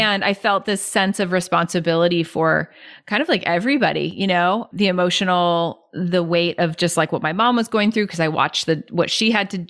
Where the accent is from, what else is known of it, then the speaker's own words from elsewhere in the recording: Reading, Massachusetts, United States; So I grew up in Reading, Mass for about 10 years